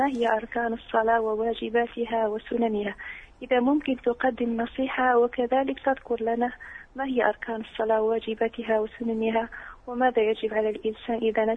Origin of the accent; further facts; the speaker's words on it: Morocco; عندنا في المغرب اسم إكرم اسم أنثى